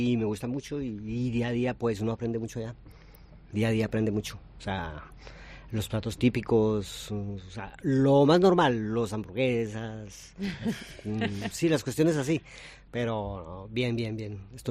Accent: Colombia; now in Valladolid, Spain; Yo soy colombiano.

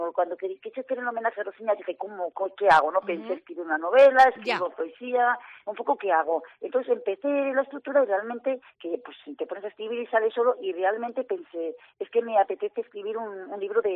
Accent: Vitoria-Gasteiz, Basque Country, Spain; now in Madrid, Spain; yo, que vivo soy de Vitoria, pero ¿sí? vivo en Madrid por trabajo

